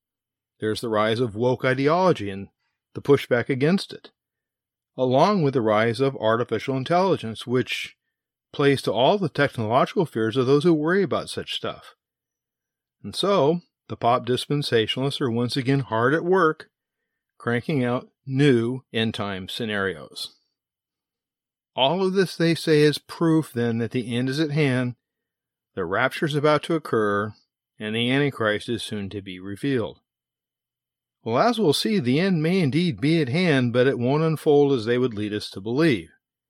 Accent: Orange County, California, United States; Back in the day, I'm from Orange County, California

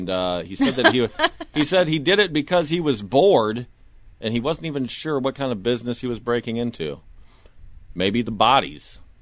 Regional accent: Florida, United States; I grew up in Florida. I'm not proud of it. I'm not claiming it. It just happened.

